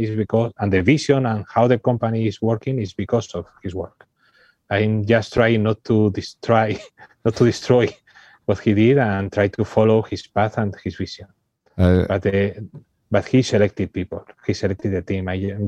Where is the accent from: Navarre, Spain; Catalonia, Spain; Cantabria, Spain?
Cantabria, Spain; Santander; English is a second language; I'm from Santander, one of the most beautiful cities